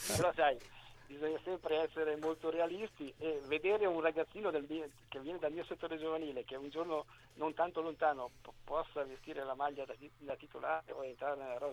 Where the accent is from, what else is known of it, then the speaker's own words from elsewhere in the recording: Lecco, Lombardy, Italy; io vengo da Lecco, siamo più o meno della stessa generazione, lui è in 53, io sono in 54